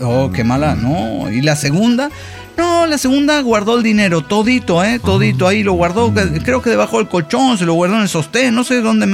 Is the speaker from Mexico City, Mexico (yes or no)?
yes; Mexico City, Mexico; de la Ciudad de México.